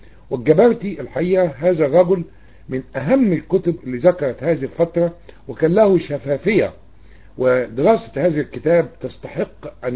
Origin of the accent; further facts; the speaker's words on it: Egypt; وابتدت من 1517 بالنسبة لنا إحنا كمصريين بتتقسم إلى أجزاء